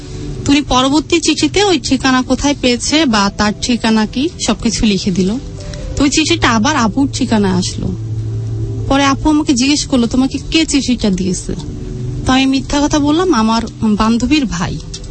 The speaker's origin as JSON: {"language": "Bangla", "town": "Jessore", "region": "Khulna Division", "country": "Bangladesh", "tie": "born there", "said": "আমার জন্ম হয়েছে যশোরে, আমি যখন 7 মাস বয়স তখন আমার মা মারা যান"}